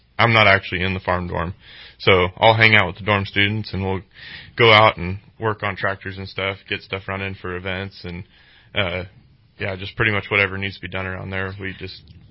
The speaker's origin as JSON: {"language": "English", "town": "Cottonwood", "country": "United States", "tie": "born or raised there", "said": "So I've grown up doing ranching stuff and My family has a little farm in Cottonwood where we have cows and sheep, pigs, chickens, all that stuff."}